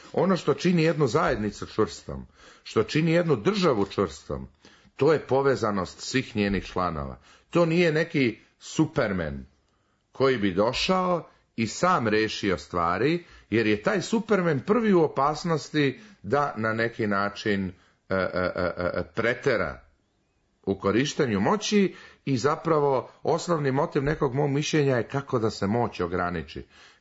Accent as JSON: {"language": "Serbian", "country": "Serbia", "said": "Znači, kod nas u Srbiji, a u evropskoj istoriji često, koja je bila burna jednako koja je naša srpska"}